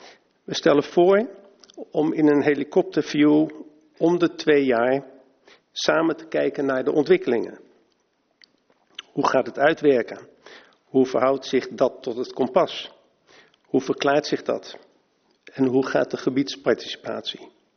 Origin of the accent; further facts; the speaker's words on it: Hilversum, North Holland, Netherlands; geboren en getogen in Hilversum Zuidoost.